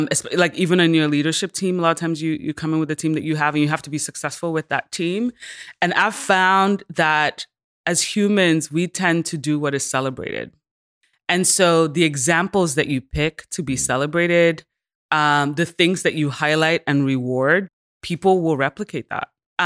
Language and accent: English; Nigeria; also born or lived in United States; now in United Kingdom; I'd always described myself as Nigerian. And then I became an American, and then I moved to the UK, but I never felt American